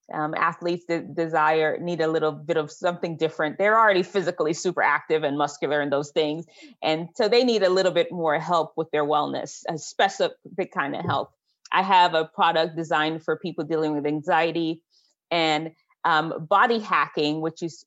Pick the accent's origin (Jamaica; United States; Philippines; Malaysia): Jamaica; Listen, I'm from Jamaica originally.